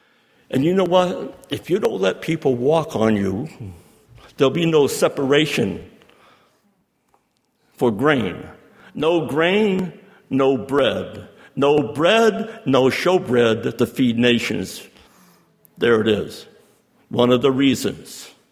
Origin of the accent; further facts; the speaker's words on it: New Hampshire, United States; I'm from New Hampshire, which is a granite state. It's known to be granite.